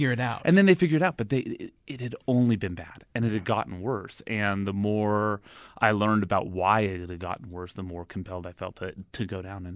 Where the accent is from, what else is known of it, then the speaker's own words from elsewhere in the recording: California, United States; I grew up in California, and a bunch of my soccer playing buddies, were refugees from El Salvador.